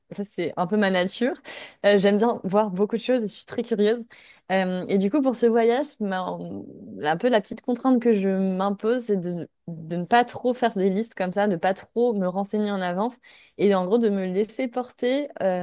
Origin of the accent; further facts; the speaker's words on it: Brittany, France; parce que je viens de Bretagne et que j'étais assez fière de ça.